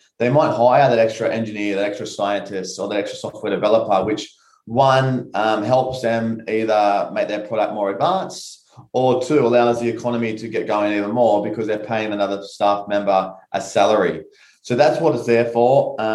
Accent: Australia; we're all Australian, or we're an Australian country here

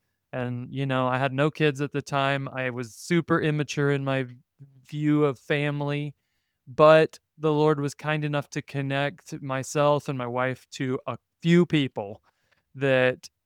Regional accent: Texas, United States; moved away; I told you I came from Texas to Princeton University

